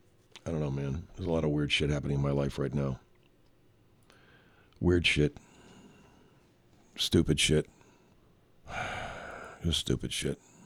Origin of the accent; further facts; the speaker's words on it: Los Angeles, California, United States; I liked growing up in Los Angeles, growing up in suburban Los Angeles, growing up in the suburbs.